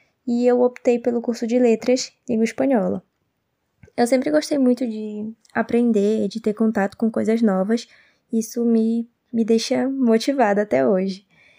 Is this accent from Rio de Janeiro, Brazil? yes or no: no; Belém, Pará, Brazil; eu sou da cidade de Belém do Pará, do norte do Brasil